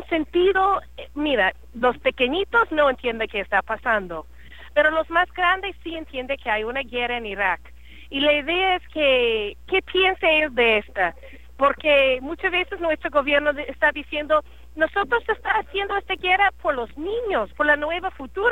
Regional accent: Chicago, Illinois, United States; Spanish is a second language; soy de los Estados Unidos, de la ciudad de Chicago. Soy una mamá de dos niños y también soy enfermera de la comunidad en Chicago.

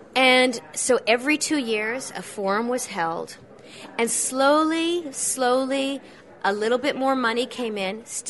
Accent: Canada; I come from Canada, and I was considered an international board member.

